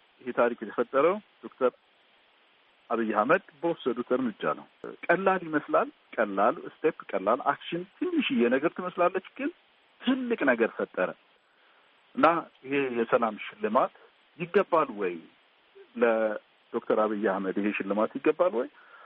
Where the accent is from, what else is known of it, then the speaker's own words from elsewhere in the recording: Gondar, Amhara, Ethiopia; እኔ ጎንደር ልጅ ነኝ። ጎንደር ነው ተወልጄ ያደግኩት። ከቄስ ትምህርት ቤት እስከ ሀይ ስኩል ድረስ ጎንደር ነው የተማርኩት ያደግኩት።